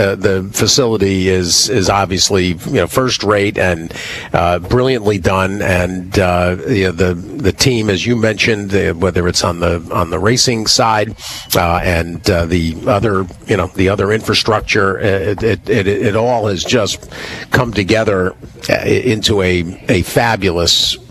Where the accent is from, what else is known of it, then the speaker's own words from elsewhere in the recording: New York, United States; I mean, we're from New York, you know, living in New York